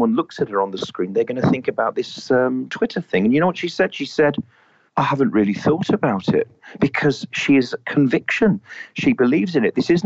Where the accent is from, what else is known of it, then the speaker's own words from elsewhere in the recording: West Midlands, United Kingdom; the West Midlands, Birmingham, the Black Country is where I am from